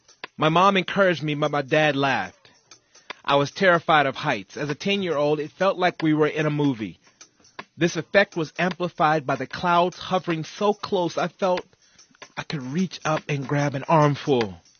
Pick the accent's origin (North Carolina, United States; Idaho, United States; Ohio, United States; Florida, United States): North Carolina, United States; But we were in New York on holiday, and as kids growing up in North Carolina, going to the top of the Empire State Building meant you'd finally been in New York.